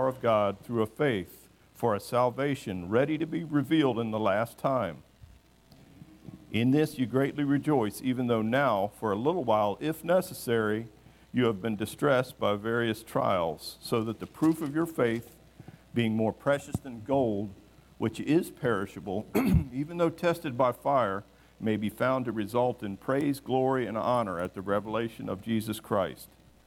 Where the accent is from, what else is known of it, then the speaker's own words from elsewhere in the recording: Virginia, United States; I'm born and raised in Fairfax County. I'm from inside the Beltway.